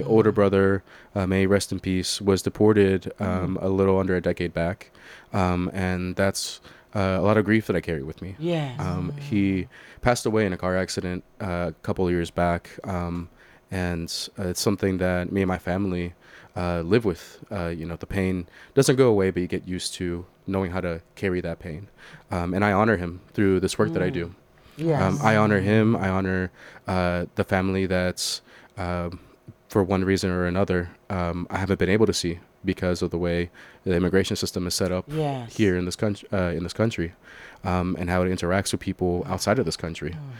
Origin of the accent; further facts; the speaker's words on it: Tennessee, United States; also born or lived in Santa Ana, California; And I have grown up here in Tennessee since I was 6 months old, maybe a little before that. But I was born in California in Santa Ana. And I've just grown up here all in Middle Tennessee.